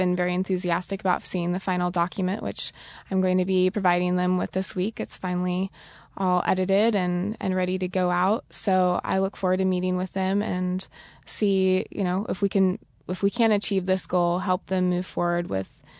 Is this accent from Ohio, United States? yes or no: no; Chico, California, United States; But then I'm from Chico, California, and it's an agriculture community as well, and there's a lot more fruit trees around town.